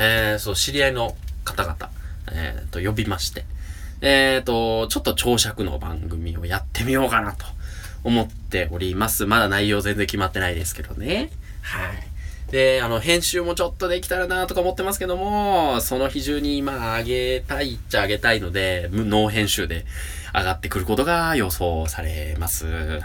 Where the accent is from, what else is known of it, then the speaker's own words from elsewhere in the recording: Nagoya, Aichi, Japan; accent: Nagoya dialect; 僕名古屋弁喋ってたはずなのに、なんかうまく喋れてない感があって